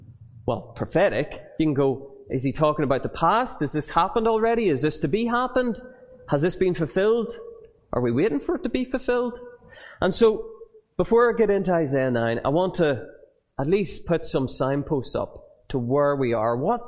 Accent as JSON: {"language": "English", "region": "Northern Ireland", "country": "United Kingdom", "tie": "born or raised there", "said": "So, as I said, I'm from Northern Ireland. I've grown up in what's politely referred to by the army and police for the last 50 years as bandit country."}